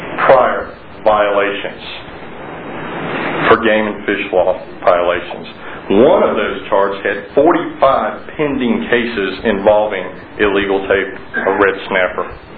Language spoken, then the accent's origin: English; Austin, Texas, United States; proud fifth generation South Austinite.